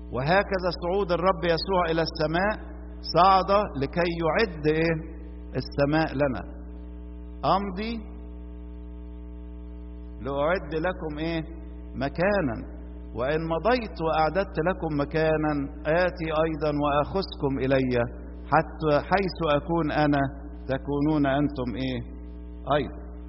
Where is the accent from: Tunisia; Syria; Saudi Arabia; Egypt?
Egypt